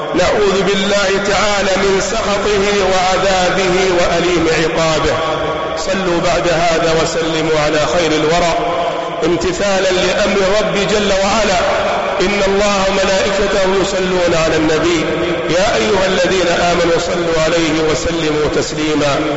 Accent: Saudi Arabia; نحن في بلادنا المملكة العربية السعودية

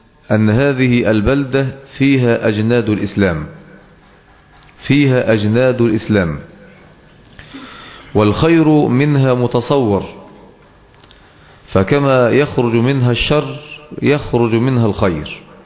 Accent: Egypt; وكما خرج العلمانيون من بلدنا مصر

